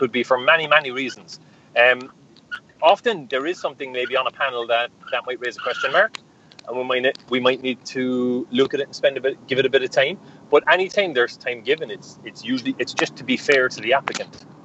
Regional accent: Cork, Munster, Ireland; the area I grew up in Cork, part of the inner city in Cork

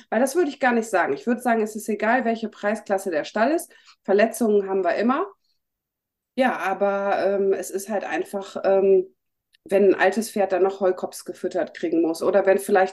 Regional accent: North Rhine-Westphalia, Germany; ich komme ja aus NRW

